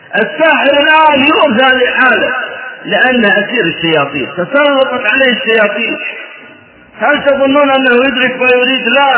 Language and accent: Arabic; Najd, Saudi Arabia; فسحر التخييل نسميه عندنا بنجد الجمرجة